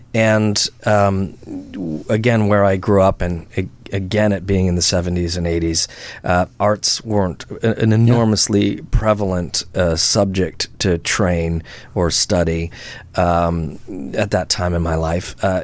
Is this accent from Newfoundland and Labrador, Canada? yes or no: no; Ontario, Canada; I grew up in Canada, and it was an OAC year, or an Ontario Academic Credit, where it was designed for people wanting to go off to university.